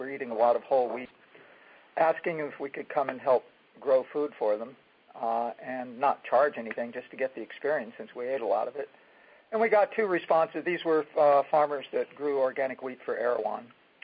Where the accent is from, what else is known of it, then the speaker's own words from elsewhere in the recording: San Francisco, California, United States; born there; I was born in 1942. I was born in the San Francisco area.